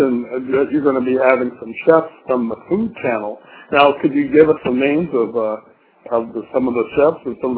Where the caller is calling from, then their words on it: Virginia, United States; I'm calling from Hampton Roads. Our show's being broadcast out of Hampton Roads.